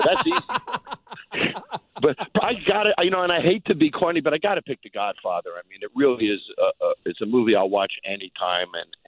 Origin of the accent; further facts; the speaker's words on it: New York, United States; Well, I got to be a little specific here. I grew up in New York.